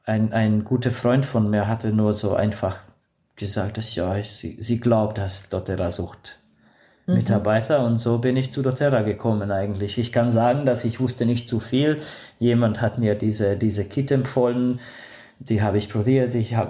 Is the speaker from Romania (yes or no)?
yes; Transylvania, Romania; German is a second language; also born or lived in Tyrol, Austria; now in Budapest, Hungary; Ich komme ursprünglich aus Siebenbürgen, aber seit 2003 wohne ich mit meiner ganzen Familie in Ungarn